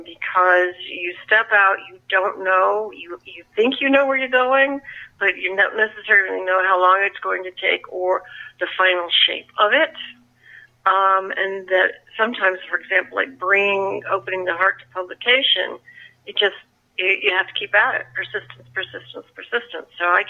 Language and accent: English; Illinois, United States; Well, I grew up in Illinois.